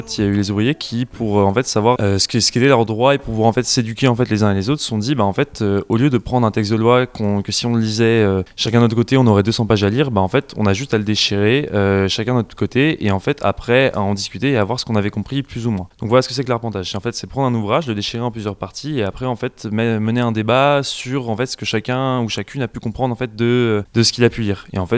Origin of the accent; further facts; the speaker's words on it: Nantes, Pays de la Loire, France; Je suis issu de Nantes aussi, c'est pour ça.